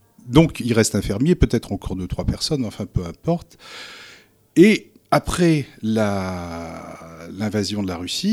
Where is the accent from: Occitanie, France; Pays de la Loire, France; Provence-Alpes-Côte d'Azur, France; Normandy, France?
Normandy, France; Oui, en fait, moi, je suis normand